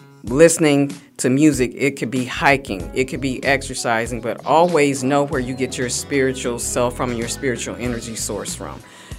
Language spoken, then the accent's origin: English; the South, United States; So I mean that even just coming from a Southern culture, and I'm from the South.